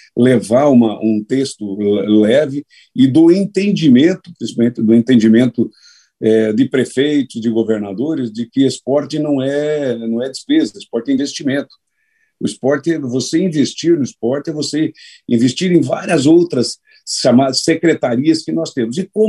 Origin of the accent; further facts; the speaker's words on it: Paraná, Brazil; eu sou do estado do Paraná